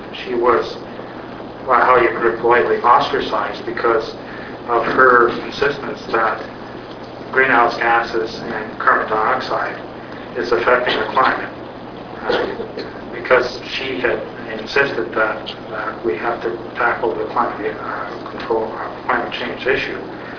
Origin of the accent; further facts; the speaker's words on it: Thompson, Manitoba, Canada; and I live in, my hometown is in Thompson, Manitoba.